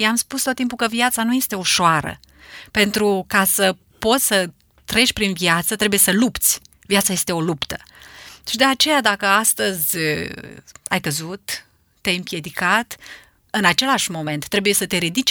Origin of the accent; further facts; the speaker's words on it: Iași, Iași County, Romania; also born or lived in Târgu Neamț; now in Bacău, Romania; Am copilărit la Iași, am locuit pentru 9 ani la Târgu Neamț, de 10 ani suntem la Bacău.